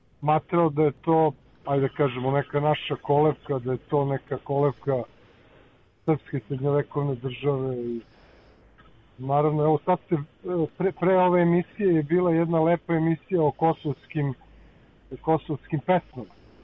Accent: Belgrade, Serbia; ja sam, da kažemo, Beograđanin. Odrastao sam ovdje i rođen sam u Beogradu

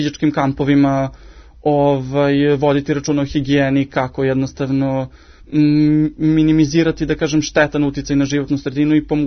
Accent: Zaječar, Zaječar District, Serbia; moj kraj, moja istočna Srbija, tu okolina Zaječara, ja sam konkretno iz Zaječara

